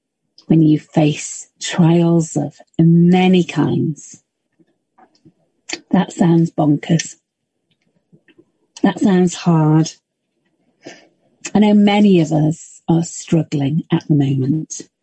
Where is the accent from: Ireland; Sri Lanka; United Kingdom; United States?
United Kingdom; Yorkshire and the Humber; I'm a Yorkshire woman. Very important.